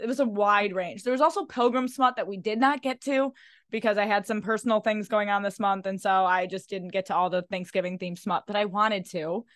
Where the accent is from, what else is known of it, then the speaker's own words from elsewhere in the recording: United States; I'm American. Like, I just.